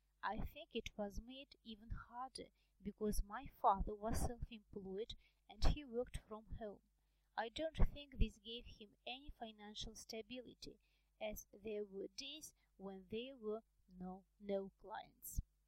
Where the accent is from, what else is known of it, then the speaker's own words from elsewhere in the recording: Nairobi, Kenya; born there; I was born in Nairobi, Kenya, in 1934. I was one of 8 children.